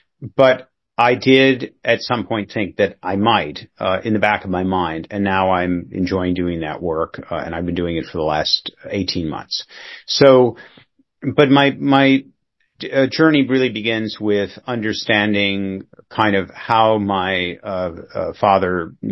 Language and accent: English; Manhattan, New York, United States; I grew up in New York. My father was a very successful businessman in the electronics business, sold the company in the 1960s, became a major philanthropist. I'm one of three children. I grew up in Manhattan, where I live now.